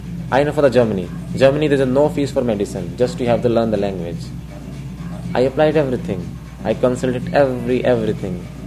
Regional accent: India; English is a second language; Yeah, this is India. And I'm proud that that's why I'm from India.

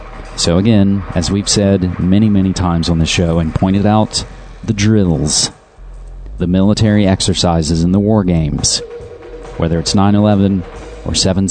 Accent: West Virginia, United States; So, wacky presidential selection 08 news out of my home state of West Virginia.

